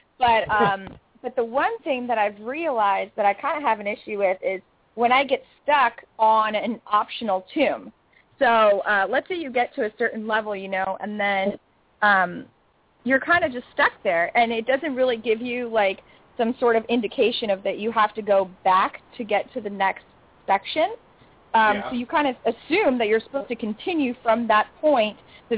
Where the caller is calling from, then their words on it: New York City, New York, United States; I'm calling in from New York, so it's currently 1 a.m. over here.